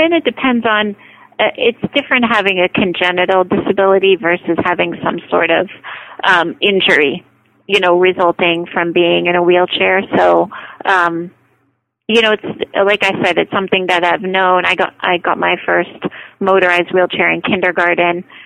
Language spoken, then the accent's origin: English; Scranton, Pennsylvania, United States; So I grew up in a small town called Scranton, Pennsylvania, a small rural town.